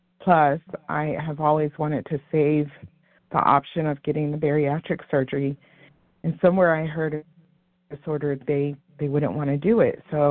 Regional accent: Irvine, California, United States; from Southern California, Irvine. Grateful compulsive overeater.

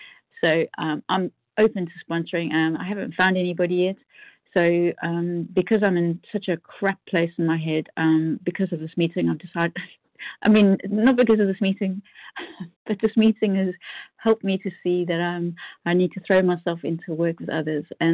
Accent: United Kingdom; I'm from the United Kingdom.

